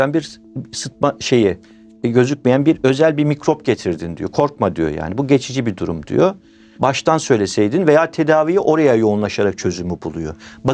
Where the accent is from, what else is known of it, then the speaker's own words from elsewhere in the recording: Black Sea Region, Turkey; Nerelisin dedi bana, Karadenizliyim deyince.